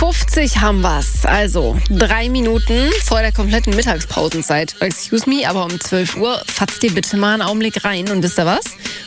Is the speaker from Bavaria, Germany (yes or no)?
no; Hamburg, Germany; So, ich bin in der Nähe nämlich aufgewachsen, deswegen liebe ich's doll.